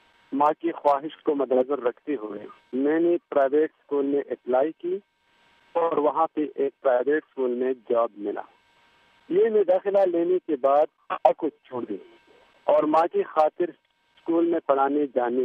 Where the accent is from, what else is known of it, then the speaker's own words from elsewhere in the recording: Saidu Sharif, Khyber Pakhtunkhwa, Pakistan; born there; اور میں ضلع سوات کا ایک چھوٹے سے گاؤں سیدو شریف میں پیدا ہوا ہوں.